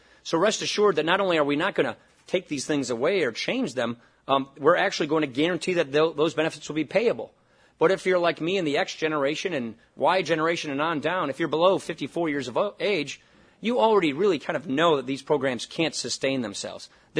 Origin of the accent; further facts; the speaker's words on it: Wisconsin, United States; I come from Wisconsin. A lot of these ideas came from Wisconsin to begin with.